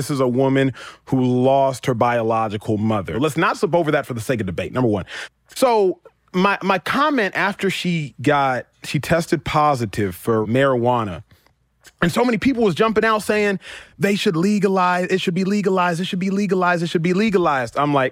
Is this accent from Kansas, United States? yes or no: no; Texas, United States; I grew up in Texas. I drive through the back roads in Texas.